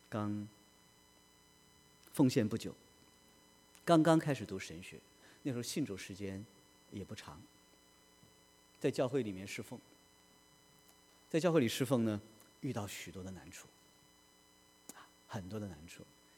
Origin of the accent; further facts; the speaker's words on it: China; 当然我是从国内大陆来的，